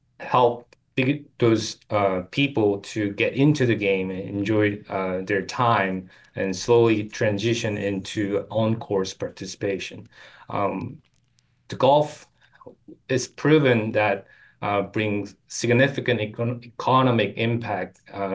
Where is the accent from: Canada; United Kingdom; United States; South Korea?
South Korea; I grew up in South Korea